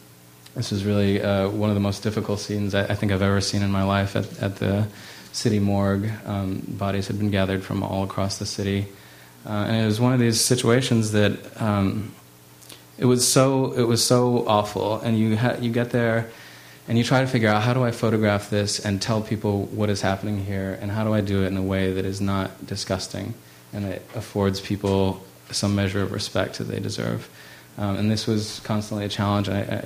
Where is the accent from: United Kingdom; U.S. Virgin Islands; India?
U.S. Virgin Islands; I grew up in the Virgin Islands, not far from Haiti, and when I landed there, it smelled like home.